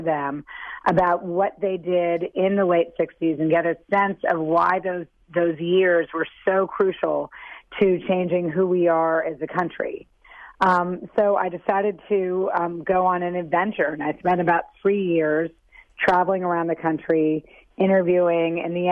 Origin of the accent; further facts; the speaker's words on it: New York City, New York, United States; because I grew up in New York City on Central Park West